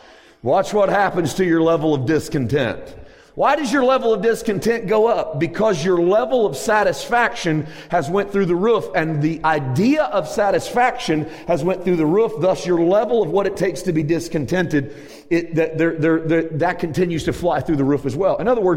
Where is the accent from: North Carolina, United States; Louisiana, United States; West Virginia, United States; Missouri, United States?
Missouri, United States; now in Santa Clarita, United States; I know. I come from Missouri, and it was just as humid there as it is here.